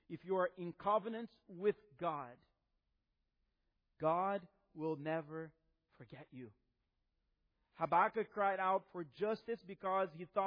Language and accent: English; Florida, United States; Now, we're from Florida, right? So, we don't have mountains. If you see a mountain in Florida, beware.